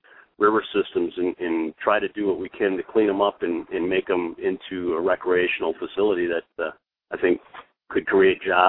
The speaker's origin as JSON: {"language": "English", "town": "Marshall", "region": "Wisconsin", "country": "United States", "tie": "born or raised there", "said": "which consists of my hometown of Marshall, Wisconsin"}